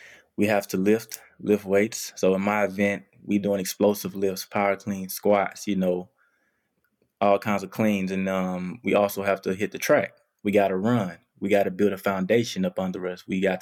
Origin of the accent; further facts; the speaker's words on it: Alabama, United States; I chose Auburn because I was from Alabama. And it was close to home.